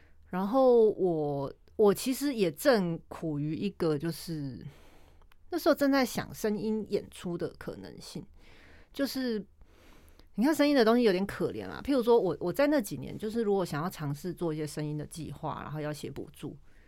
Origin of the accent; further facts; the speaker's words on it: Keelung, Taiwan; 其实我是基隆人嘛，但过去可能反正一直到我30几岁，基隆几乎没有不会有什么艺文活动